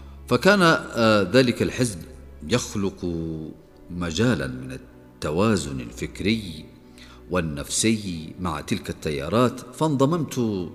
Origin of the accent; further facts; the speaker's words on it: Basra, Basra Governorate, Iraq; ولدت في مدينة البصرة عام 1954 لعائلة بسيطة ومتدينة